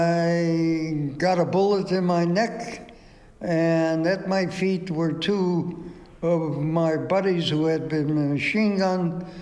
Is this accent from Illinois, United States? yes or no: yes; Chicago, Illinois, United States; I'm from Chicago, Hyde Park.